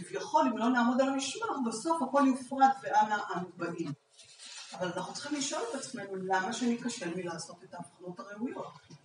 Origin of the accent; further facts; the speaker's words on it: Bnei Brak, Tel Aviv District, Israel; אני גדלתי בבני ברק, אני יכולה לספר על כך מכלי ראשון